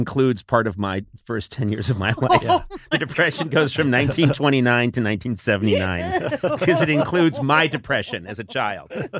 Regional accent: Boston, Massachusetts, United States; I am from Boston. But it's so funny because … I look the way they do. So many people think, so you're from Dublin. And I'm like, no, I grew up in Massachusetts

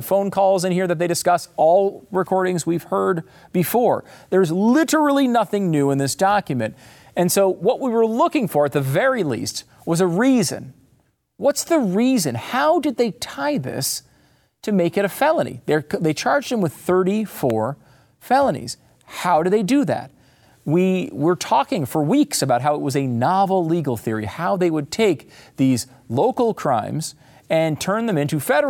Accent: Connecticut, United States; And, and that includes growing up in Connecticut when, like, UConn was really Geno Auriemma and all that was going on.

